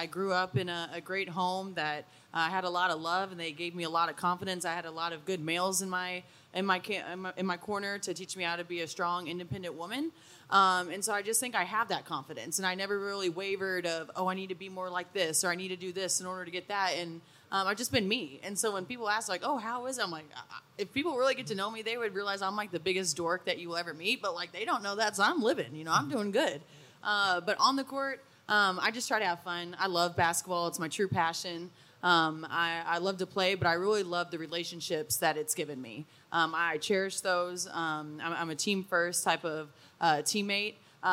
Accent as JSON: {"language": "English", "region": "Midwest", "country": "United States", "said": "I'm from the Midwest, and so it's been really nice to kind of get back here."}